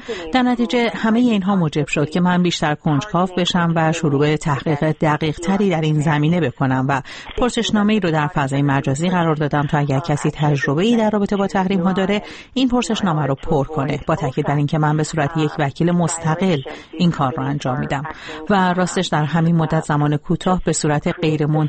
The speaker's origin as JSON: {"language": "Persian", "country": "United States", "tie": "born or raised there", "said": "من به عنوان کسی که در آمریکا بزرگ شدم"}